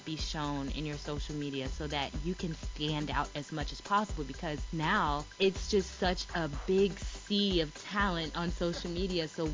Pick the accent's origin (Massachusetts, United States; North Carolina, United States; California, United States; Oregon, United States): North Carolina, United States; I had ran into some dancers down in Atlanta that were from my hometown in North Carolina.